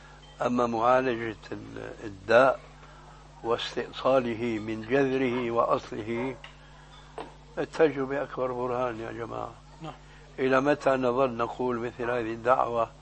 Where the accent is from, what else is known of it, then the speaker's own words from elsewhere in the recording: Syria; كما يقولون عندنا في سوريا خليط مليط